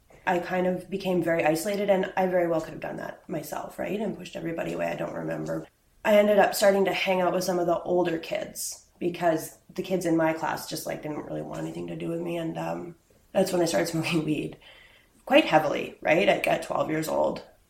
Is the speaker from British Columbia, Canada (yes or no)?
yes; Atlin, British Columbia, Canada; I usually say that I'm from Atlin, and that's really because like that's where I grew up and that's where my heart is, and I have family there. And yeah, I moved there when I was 7.